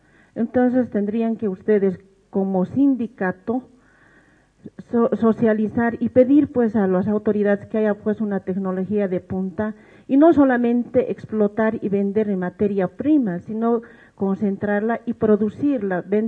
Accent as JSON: {"language": "Spanish", "region": "Oruro", "country": "Bolivia", "said": "Vengo de Oruro, representando a las organizaciones sociales de la FEDJUVE."}